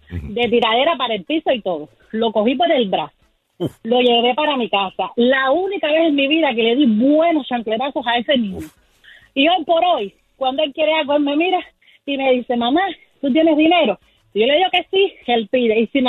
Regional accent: Cuba; moved away as an adult; Que llegamos de Cuba, nos fuimos para Guam a hacer las compras

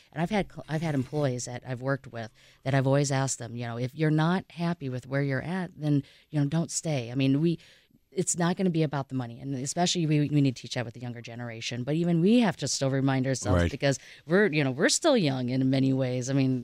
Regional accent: Indiana, United States; No, they're in Indiana. I grew up in Indiana, the Notre Dame area.

